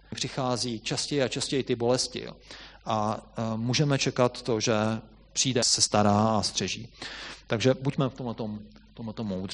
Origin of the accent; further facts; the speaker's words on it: Bulgaria; Ne, já jsem Bulharka.